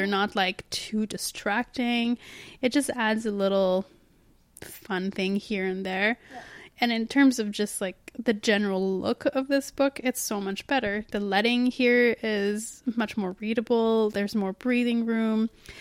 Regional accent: Canada; because it's British and we're Canadian, so boom, done.

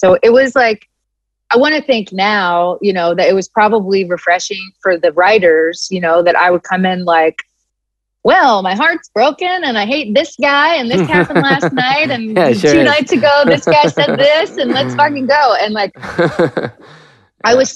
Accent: Philadelphia, Pennsylvania, United States; Also because I'm from Philly and I'm Italian.

